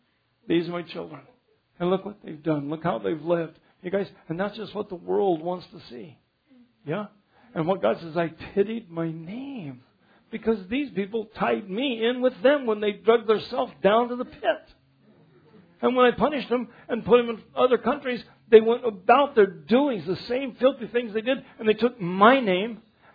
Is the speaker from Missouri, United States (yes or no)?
no; McCook, Nebraska, United States; So I come from McCook and I go to Nebraska or go to Arkansas and then they got this hanging judge.